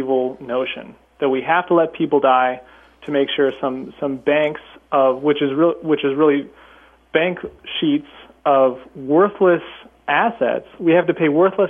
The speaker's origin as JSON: {"language": "English", "region": "Pacific Northwest", "country": "United States", "tie": "born or raised there", "said": "which I'm familiar with because I grew up in the Northwest."}